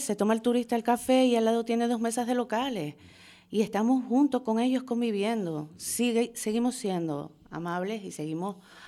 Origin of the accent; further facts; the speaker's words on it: Santa Cruz de Tenerife, Canary Islands, Spain; Y que sepas que yo soy de Santa Cruz, no soy de nadie.